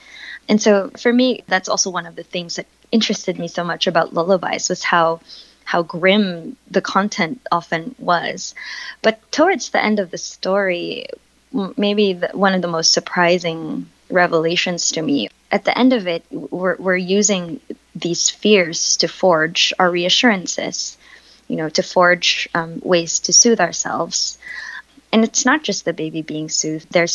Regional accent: Philippines; now in Boston, United States; I found myself caught in Boston, where I'm not from. I'm from the Philippines.

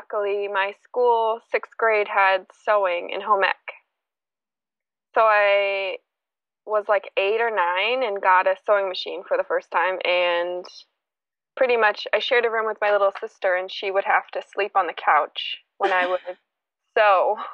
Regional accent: Cape Cod, Massachusetts, United States; now in Brooklyn, United States; I grew up on Cape Cod.

